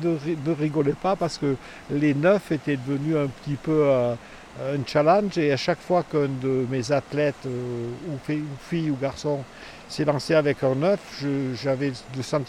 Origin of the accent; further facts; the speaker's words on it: Aiguille, France; Je suis né à Aiguille le 9-9-1949, donc j'aurai 73 ans dans 2 mois. Et j'ai grandi dans la maison qui est là à une centaine de mètres. Donc j'ai passé toute mon enfance. Je suis allé à l'école primaire ici à Aiguille.